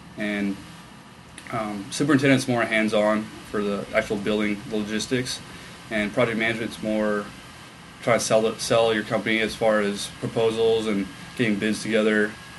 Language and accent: English; Calgary, Alberta, Canada; now in United States; Well, I'm originally from Calgary, Alberta.